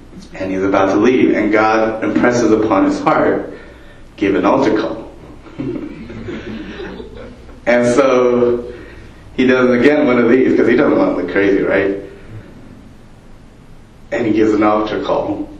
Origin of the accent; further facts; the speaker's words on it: United States; As Japanese American, I know that sometimes it's hard to take that last step, the invitation